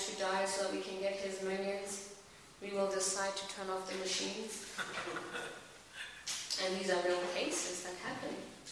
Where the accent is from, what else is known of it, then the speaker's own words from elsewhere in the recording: Botswana; I'm from Botswana, okay.